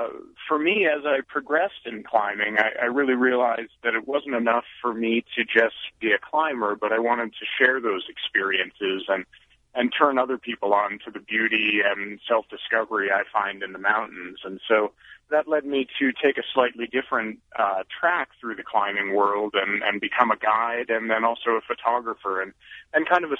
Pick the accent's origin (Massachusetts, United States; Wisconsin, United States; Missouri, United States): Massachusetts, United States; I got into climbing, surprisingly, at a pretty young age, growing up in Massachusetts through my parents and a family friend